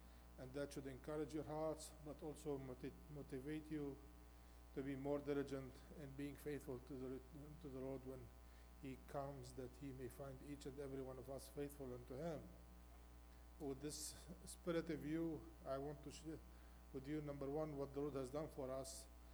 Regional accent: Jerusalem, Jerusalem District, Israel; I am from Jerusalem to speak about Jerusalem

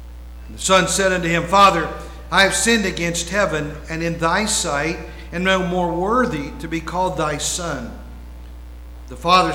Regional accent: West Virginia, United States; Sorry, I'm from West Virginia. You know, what can I say? So, we speak West Virginian, you know. I know two languages, English and West Virginian.

